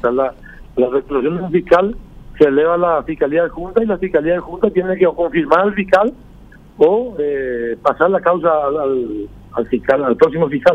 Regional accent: Guairá, Paraguay; nos duele muchísimo como paraguayos y como guaireños.

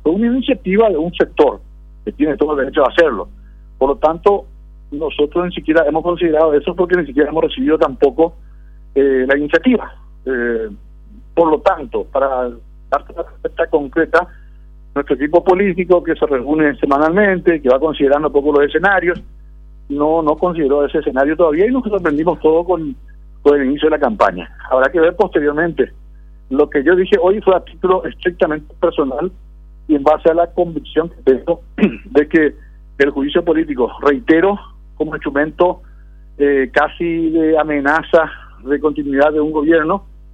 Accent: Paraguay; como paraguayos, creo que todos tenemos que estar bien enterados de este tema

